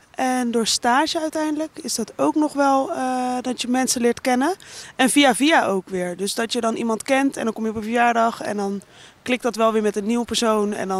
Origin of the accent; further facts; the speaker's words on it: Breda, North Brabant, Netherlands; now in Rotterdam, Netherlands; Ik kom uit Breda en ik ben naar Rotterdam verhuisd.